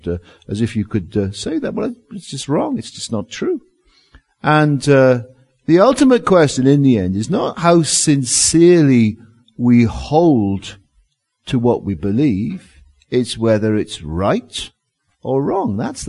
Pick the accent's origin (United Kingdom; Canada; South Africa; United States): United Kingdom; Wales; moved away as an adult; now in London, United Kingdom; I came to London in 1983. I'm from Wales originally. I came to London in 1983